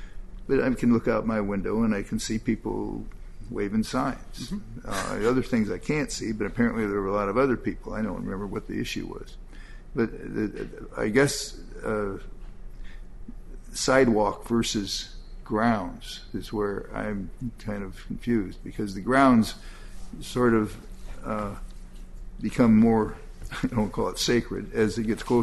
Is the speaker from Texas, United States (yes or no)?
no; South Bend, Indiana, United States; I come from South Bend